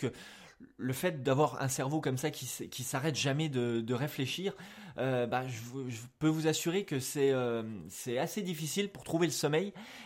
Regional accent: France; c'est une langue qu'il faut savoir parler, qu'il faut savoir maîtriser comme notre langue natale, nous français.

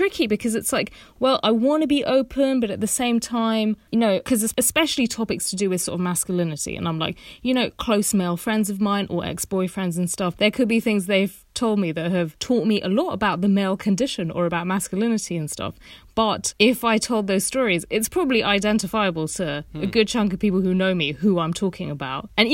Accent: United Kingdom; is this because I'm a Brit and you're being an over-sherry American?

